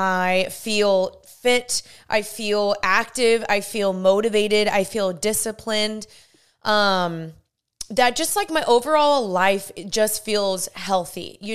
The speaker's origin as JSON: {"language": "English", "town": "Dallas", "region": "Texas", "country": "United States", "moved": "yes", "lives_now": "California, United States", "said": "I'm from Dallas and I moved to California when I was there."}